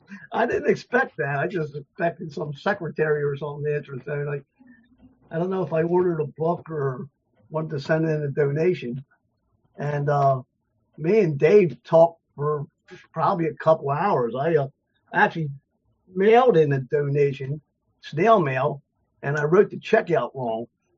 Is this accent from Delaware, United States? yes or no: yes; Delaware, United States; I'm from Delaware.